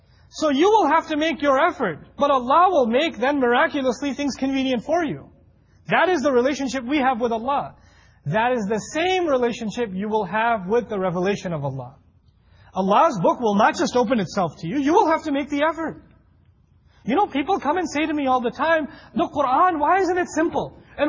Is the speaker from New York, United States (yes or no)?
yes; New York, United States; I'm from New York. I think this is nice weather, actually.